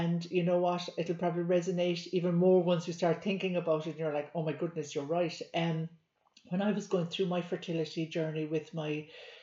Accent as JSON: {"language": "English", "region": "Munster", "country": "Ireland", "said": "I'm actually based in Ireland. I'm Irish, and I am down in a county called Cork."}